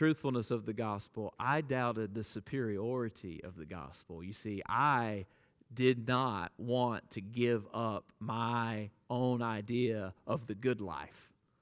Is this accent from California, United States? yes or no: no; Alabama, United States; I grew up in the Bible Belt, South Alabama, and I grew up hearing the gospel all the time, and I never questioned it.